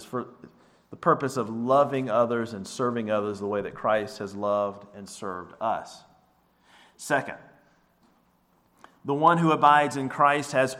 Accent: Elkin, North Carolina, United States; Or for me growing up in Elkin, it was always Cheerwine.

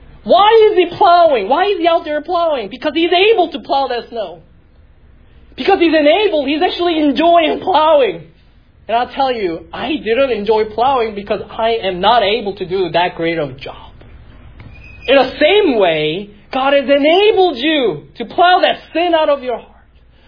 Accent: Philadelphia, Pennsylvania, United States; moved away; I'm from North. I was in Philly until I moved down here.

